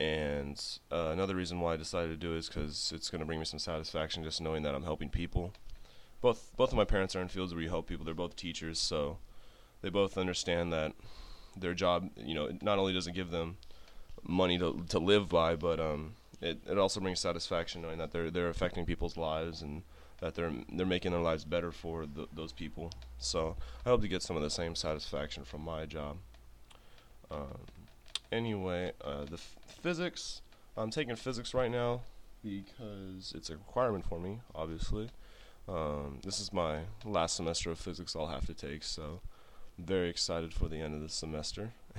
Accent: San Diego, California, United States; So I'm from San Diego. I've lived here all my life.

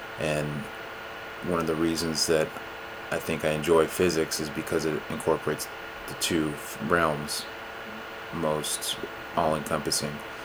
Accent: Anaheim, California, United States; also born or lived in Santa Ana; I'm from Anaheim, California. I was born in Santa Ana, California, but raised my whole life no more than 2 miles away from Disneyland.

